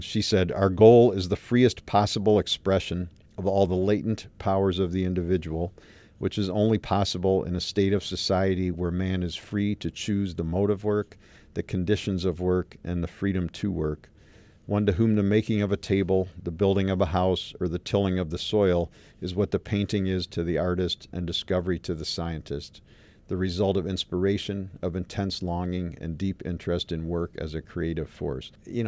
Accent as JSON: {"language": "English", "town": "Chicago", "region": "Illinois", "country": "United States", "moved": "as an adult", "lives_now": "Ann Arbor, United States", "said": "Some people already know, but I came here from Chicago to Ann Arbor to go to U of M, and I studied Russian history"}